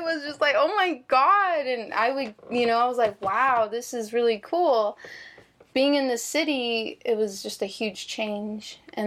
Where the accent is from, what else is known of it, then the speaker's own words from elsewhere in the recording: Phoenix, Arizona, United States; I like the suburban life, and that's what I was used to, especially growing up in Phoenix.